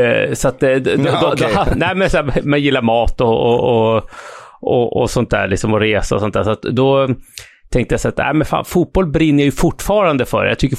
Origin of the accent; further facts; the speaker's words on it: Norrtälje, Stockholm County, Sweden; Nej, men jag är uppvuxen i Norrtälje. Det är en stad som ligger ungefär 7 mil norr om Stockholm.